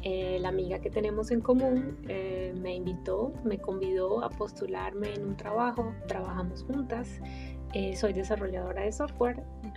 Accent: Colombia; now in Germany; Soy colombiana y bueno, tengo un poco más de 2 años viviendo en Alemania.

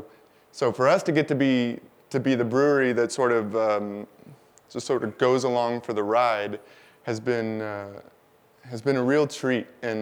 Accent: United States; but it's just, I'm American, so I'm just kind of speaking from my own perspective.

